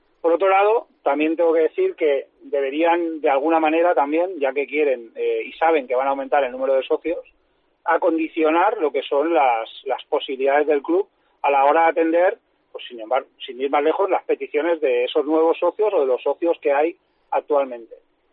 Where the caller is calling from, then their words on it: Pineda de Mar, Catalonia, Spain; de Pineda de Mar.